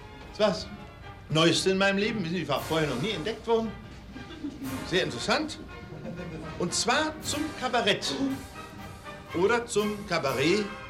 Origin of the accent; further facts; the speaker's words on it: Görlitz, Saxony, Germany; born there; Ich bin in Görlitz geboren und Görlitz liegt an der Neiße.